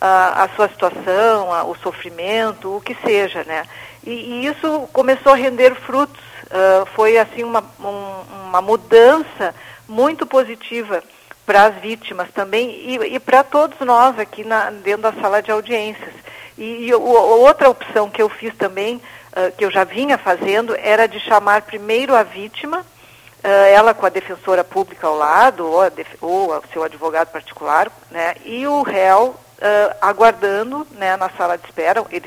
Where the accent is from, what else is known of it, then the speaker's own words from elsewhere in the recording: Rio Grande do Sul, Brazil; now in Bento Gonçalves, Brazil; Eu percebi uma diferença muito grande da fronteira oeste, de onde eu vim, para cá, para essa região aqui de Bento Gonçalves